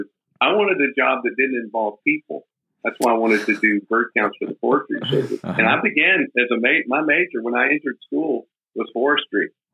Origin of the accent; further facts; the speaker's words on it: Nashville, Tennessee, United States; because again, I grew up in Nashville, and musicians are losers.